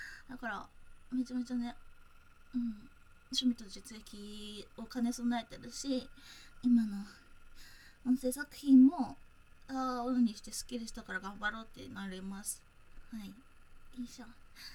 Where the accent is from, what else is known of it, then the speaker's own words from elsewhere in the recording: South Kanto, Japan; 出身は南関東です。